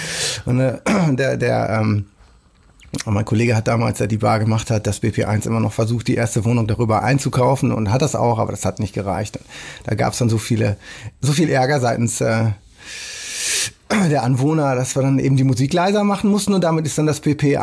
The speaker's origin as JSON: {"language": "German", "region": "Hamburg", "country": "Germany", "tie": "born or raised there", "said": "Dann ist natürlich Hamburg meine Heimat, wenn ich über die Elbbrücken reinkomme, ne?"}